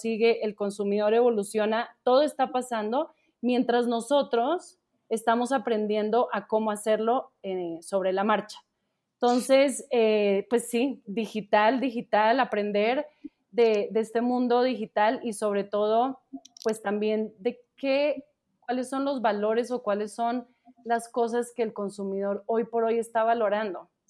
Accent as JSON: {"language": "Spanish", "country": "Colombia", "moved": "yes", "lives_now": "Mexico", "said": "yo soy colombiana, pero pues llevo ya aquí mucho tiempo, entonces ya también hablo como de nosotros los mexicanos"}